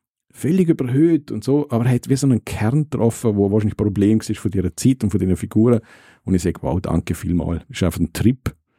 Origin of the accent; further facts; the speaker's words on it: Rimini, Emilia-Romagna, Italy; Aber so habe ich meine Kindheit empfunden in Rimini, in Italien.